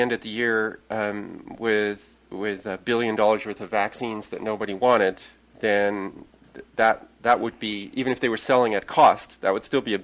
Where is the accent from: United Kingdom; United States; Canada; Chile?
Canada; because I'm not American, I'm Canadian